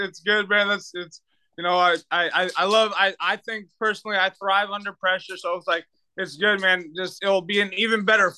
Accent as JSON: {"language": "English", "town": "Pietermaritzburg", "region": "KwaZulu-Natal", "country": "South Africa", "tie": "born or raised there", "moved": "yes", "lives_now": "United States", "said": "I'm from South Africa. I'm from South Africa originally. I was born in Pietermaritzburg, and I grew up playing."}